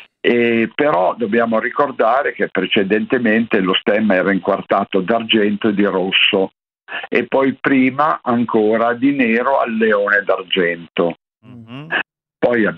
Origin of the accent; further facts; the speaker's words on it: Piedmont, Italy; io sono piemontese e Juve.